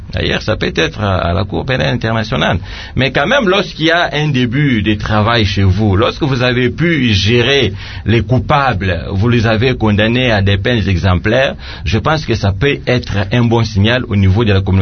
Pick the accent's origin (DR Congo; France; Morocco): DR Congo; Moi, je pense que c'est de notre responsabilité en tant que Congolais de faire de sorte que des choses pareilles n'arrivent pas.